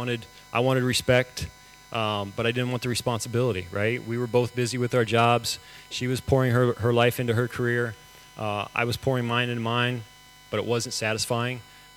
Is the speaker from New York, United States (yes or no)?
no; Ohio, United States; born there; I was born in Ohio, a Midwest town in the United States.